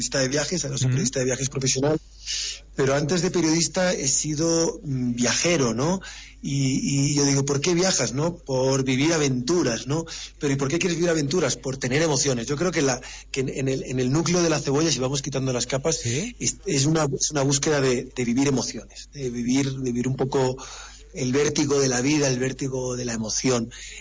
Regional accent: Palma, Balearic Islands, Spain; yo soy mallorquín, nací en la ciudad de Palma de Mallorca y bueno, vivo muy cerca del mar, ¿no? Pero claro, mis padres son de la península, ¿no?

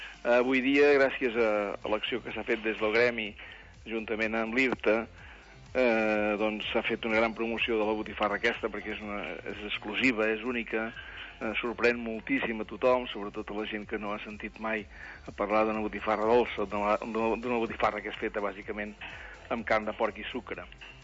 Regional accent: Llançà, Catalonia, Spain; jo que soc de Llançà, potser per la proximitat de França

